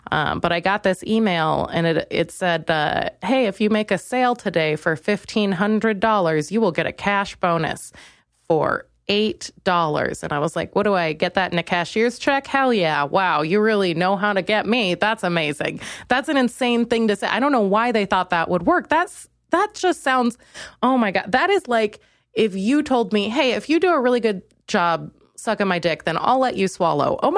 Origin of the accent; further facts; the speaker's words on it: Minnesota, United States; I'm from Minnesota. We're passive aggressive. We're very nice.